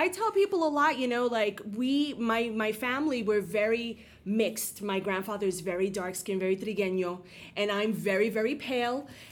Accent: New York City, New York, United States; I'm born and bred in the Bronx, essentially. Like, I grew up in the Bronx. I grew up in... a nice little corner of the Bronx called Throgs Neck

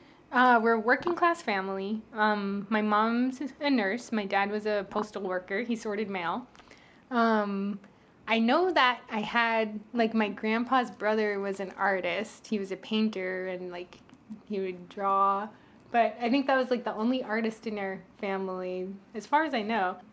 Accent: Richmond Hill, New York, United States; Like, I've met Guyanese people in London, and I'm like, I'm from Richmond Hill. And they're like, oh. Yeah. So I grew up, like, in this neighborhood that was really Caribbean and also Indian influences.

